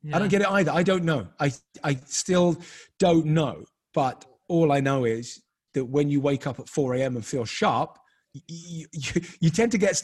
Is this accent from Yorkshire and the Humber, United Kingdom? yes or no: no; Peckham, London, United Kingdom; I grew up in Peckham, Southeast London.